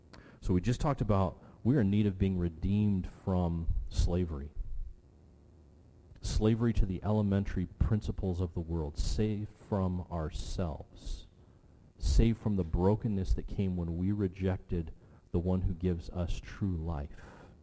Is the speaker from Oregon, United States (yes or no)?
yes; Oregon, United States; also born or lived in Illinois / Hawaii; I could tell them about my background in growing up in Oregon or being born in Illinois or living in Hawaii and learning to surf in Hawaii and got horrible grades.